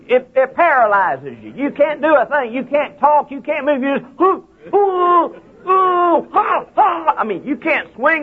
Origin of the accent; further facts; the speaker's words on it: Austin, Texas, United States; I was born and raised down there in Austin, Texas, lived all my life.